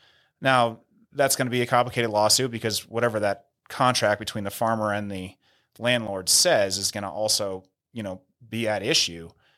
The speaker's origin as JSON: {"language": "English", "town": "Mill Valley", "region": "California", "country": "United States", "said": "from Northern California, I'm kind of steeped in cannabis culture. And I'm not just saying that. Like I'm from Mill Valley, California, which is in Marin County."}